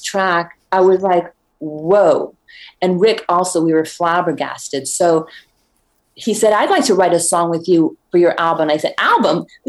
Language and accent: English; San Antonio, Texas, United States; during COVID lockdown, in my hometown of San Antonio, it made headlines of thousands and thousands of people lined up to a food bank in my hometown.